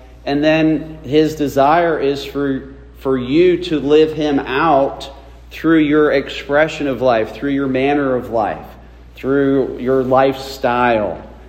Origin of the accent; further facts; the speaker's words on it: Butler, New Jersey, United States; The little town of Butler was the town I grew up in.